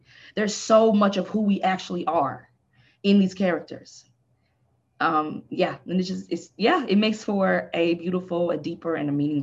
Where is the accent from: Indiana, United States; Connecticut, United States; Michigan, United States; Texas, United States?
Texas, United States; And I'm from Texas. And so I was raised Baptist Christian. And so tent revivals in the South are a very common thing in my culture.